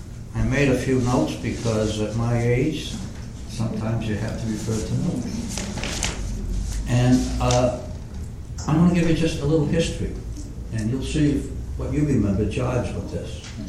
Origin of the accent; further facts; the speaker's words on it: Peabody, Massachusetts, United States; born there; I was born in Peabody, May 18th, 1929.